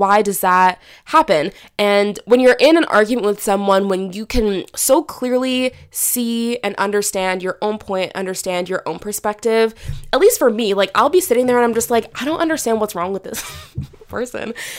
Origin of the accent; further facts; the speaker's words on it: Canada; I'm from Canada